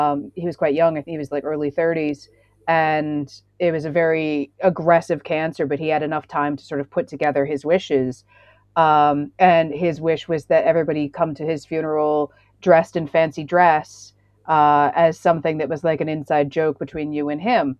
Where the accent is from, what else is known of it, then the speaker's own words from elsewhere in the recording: United States; Like I was dressed up like a cowboy because I'm American, you know, cowboy.